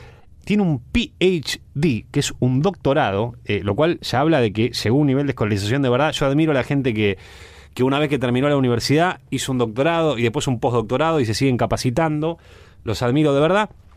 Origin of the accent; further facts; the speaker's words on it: Argentina; somos 40 millones argentinos